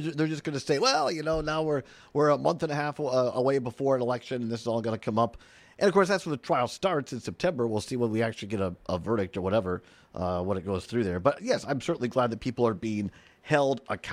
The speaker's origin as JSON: {"language": "English", "town": "Richland Center", "region": "Wisconsin", "country": "United States", "tie": "born or raised there", "said": "this one of the main instigators of this is somebody from my hometown back in Richland Center, Andrew Hitt."}